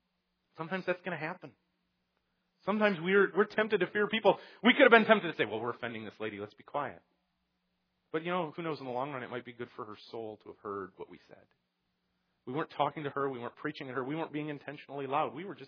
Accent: Detroit, Michigan, United States; which I grew up in Detroit, and it stands for the Detroit Tigers.

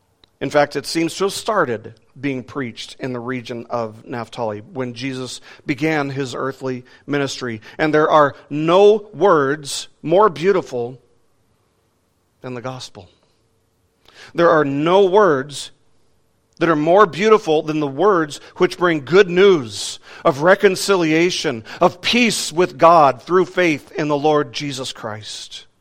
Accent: Las Vegas, Nevada, United States; You know, I remember when I was growing up in Las Vegas

